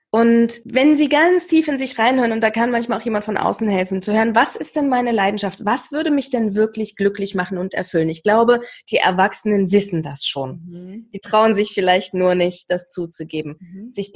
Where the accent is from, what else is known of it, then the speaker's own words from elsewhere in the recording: East Germany, Germany; ich komme ja aus dem Osten, also aus der ehemaligen DDR